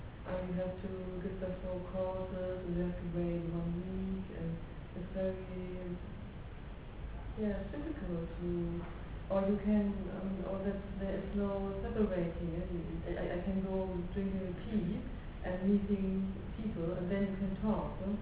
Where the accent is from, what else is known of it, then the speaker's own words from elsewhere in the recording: Germany; I'm from Germany. I'm half Indian, half German. And I'm here for 10 days.